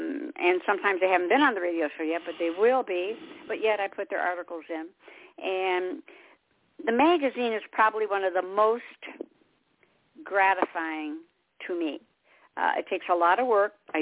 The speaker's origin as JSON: {"language": "English", "town": "Detroit", "region": "Michigan", "country": "United States", "moved": "yes", "said": "But I'm not originally from here, and neither are you. I'm from Michigan. I'm from Motown and came down here, I don't know how many years ago."}